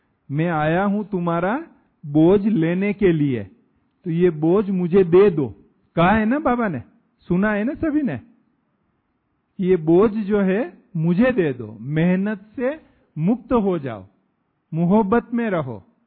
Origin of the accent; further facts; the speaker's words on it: Rajasthan, India; हम जब यहां राजस्थान के पास, हमारा गांव है इधर आबू से 150 किलोमीटर